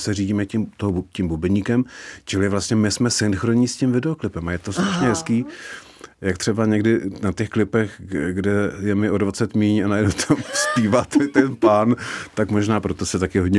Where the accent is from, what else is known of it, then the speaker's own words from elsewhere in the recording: Turnov, Liberec Region, Czechia; Já pocházím z Turnova, tam je, to je takový železniční uzel a je tam hrozně krásný depo